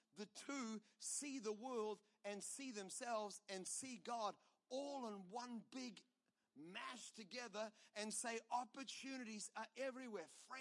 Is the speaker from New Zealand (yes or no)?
yes; New Zealand; I'm a New Zealander.